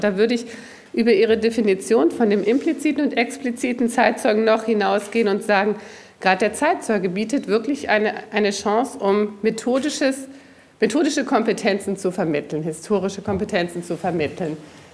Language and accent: German; Baden-Württemberg, Germany; In Baden-Württemberg, wo ich herkomme, wo ich unterrichtet habe